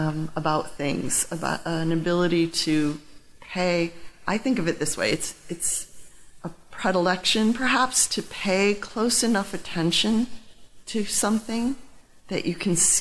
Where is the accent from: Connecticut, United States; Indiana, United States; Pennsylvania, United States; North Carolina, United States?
Connecticut, United States; Middletown; also born or lived in Hartford; I was born right here in Hartford at St. Francis Hospital. I grew up in Middletown.